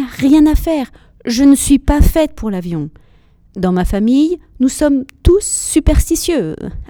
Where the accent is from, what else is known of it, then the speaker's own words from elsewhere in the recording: Valencia, Valencian Community, Spain; Je suis mère de 2 enfants. Nous sommes de Valencia.